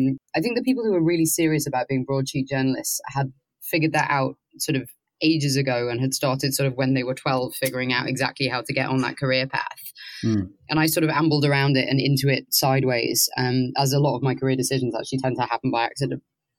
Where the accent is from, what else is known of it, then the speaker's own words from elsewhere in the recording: Liverpool, North West England, United Kingdom; I grew up in Liverpool. I grew up near Liverpool